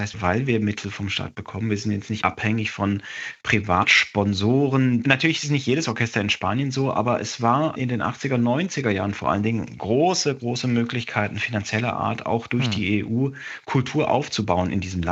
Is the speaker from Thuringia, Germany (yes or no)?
no; Freiburg, Baden-Württemberg, Germany; now in Bavaria, Germany; Freiburg ist meine Heimat, absolut. Aber wir selbst, ich habe 2 kleine Kinder, 4 und 6. Wir leben in Bayern, auch im Süden, sind oft in Freiburg.